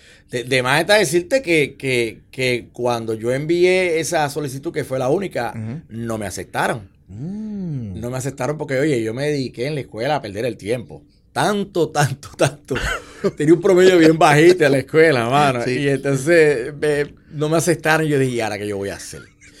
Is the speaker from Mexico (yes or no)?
no; Santa Isabel, Puerto Rico; Yo soy natural de Santa Isabel, eso así.